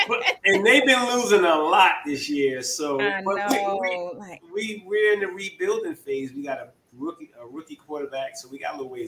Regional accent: New York, United States; And even though I'm from New York, I like the Giants.

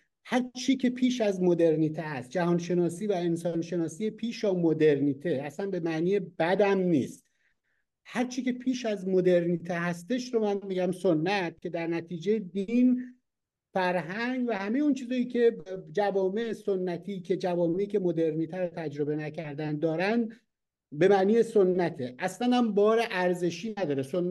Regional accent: Iran; ما دیاسپورا هستیم، ما یک گروهی هستیم، از ایران کنده شدیم، بیرون از ایران هستیم.

